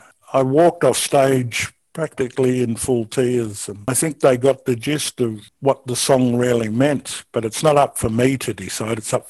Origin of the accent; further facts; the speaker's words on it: Australia; I'm Aboriginal. I'm not, in a sense, in the same boat as an Australian, remembering I was born before the referendum.